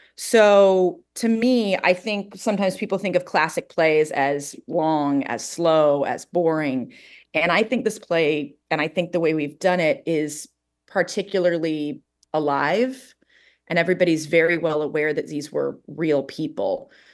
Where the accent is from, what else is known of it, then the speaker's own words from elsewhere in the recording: Ojai, California, United States; I was born and raised in Ojai. I used to do the Ojai Shakespeare Festival. I moved away for a while. I moved back about 8 years ago when I had my kid. My husband and I moved back, and I've been doing theater in Ojai since then.